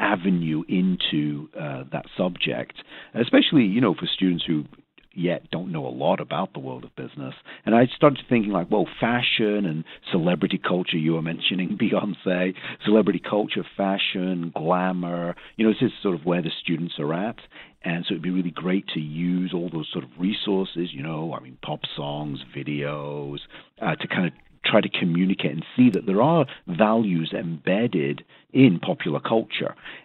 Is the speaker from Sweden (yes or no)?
no; England, United Kingdom; moved away as an adult; now in United States; I was born and raised in England, but the very, very brief story is I married a woman from Philadelphia, and so I, you know, became an immigrant.